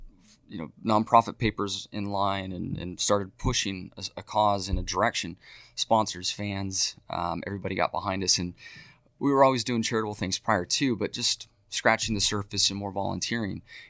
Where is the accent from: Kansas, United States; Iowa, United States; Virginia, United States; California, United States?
California, United States; San Diego; I mean, growing up in San Diego, we were so close to some local mountains to ski.